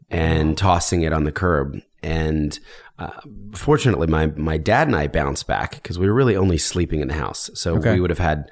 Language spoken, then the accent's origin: English; Philadelphia, Pennsylvania, United States; born there; I was born in Philadelphia. My parents were, you know, straight middle class.